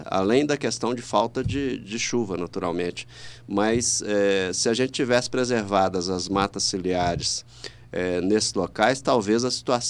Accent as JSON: {"language": "Portuguese", "town": "Belo Horizonte", "region": "Minas Gerais", "country": "Brazil", "tie": "born there", "said": "sou nascido em Belo Horizonte, um pouco mais jovem que você"}